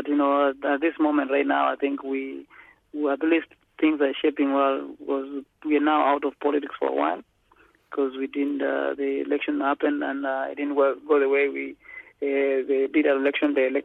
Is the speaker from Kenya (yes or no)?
yes; Kenya; born there; You know, I was born in Kenya